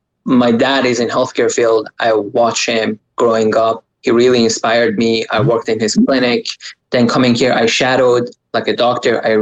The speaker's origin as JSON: {"language": "English", "country": "Canada", "said": "because also I'm a Canadian."}